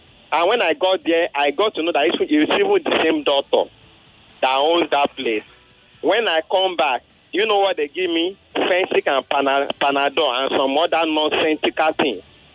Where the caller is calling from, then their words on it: Nigeria; I'm calling from Nigeria.